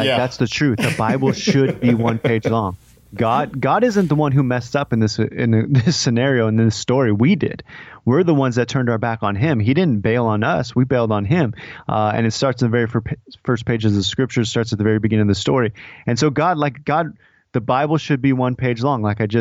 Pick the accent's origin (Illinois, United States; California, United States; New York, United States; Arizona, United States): California, United States; Stockton; I grew up in Stockton, California, highest crime rate, highest violent crime rate, it's just more murders per capita than anywhere.